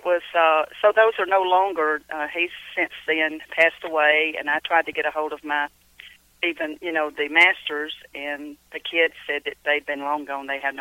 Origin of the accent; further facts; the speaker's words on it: Cumming, Georgia, United States; You know, because I was born and raised here in Cumming, Georgia.